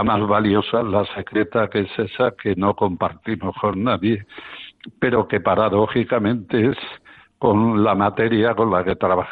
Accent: León, Castile and León, Spain; En mi tierra origen, en León, yo he conocido hasta los 80 pueblos sin luz.

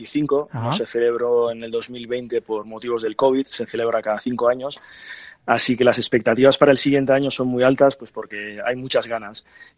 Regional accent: Basque Country, Spain; representa un punto de conexión con mi tierra y especialmente, bueno, con Euskadi, sí, pero también con Guipúzcoa, ¿no?

